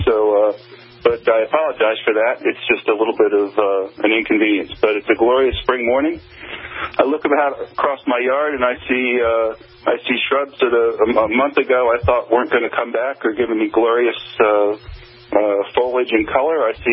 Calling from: New Jersey, United States; No, actually, I'm calling you from New Jersey, and we're in the middle of what we call pollen season.

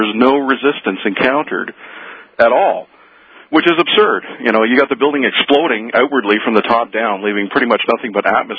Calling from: Ontario, Canada; North of Toronto, Canada.

